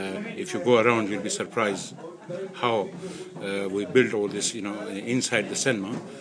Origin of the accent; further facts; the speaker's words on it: Balham, London, United Kingdom; I'm from Balam, which is a part of his constituency as well.